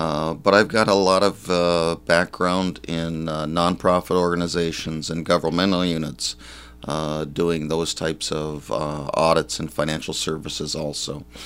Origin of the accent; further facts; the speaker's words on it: Baraga, Michigan, United States; Yes. I was born and raised in Berrega. My father, you may know him, he was … for Berrega for 30 years.